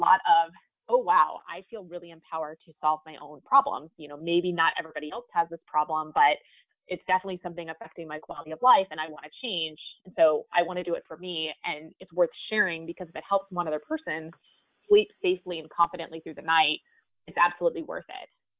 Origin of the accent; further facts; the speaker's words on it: United States; But I am American. I live in the United States.